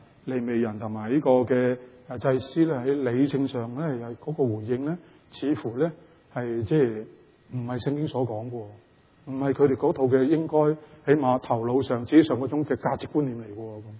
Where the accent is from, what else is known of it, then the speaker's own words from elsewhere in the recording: Canada; 我们加拿大人你知道呢